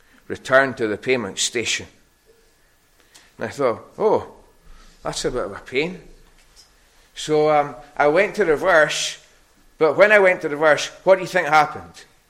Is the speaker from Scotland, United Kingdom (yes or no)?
yes; Harris, Scotland, United Kingdom; And I'm from Harris, and I don't know what to do.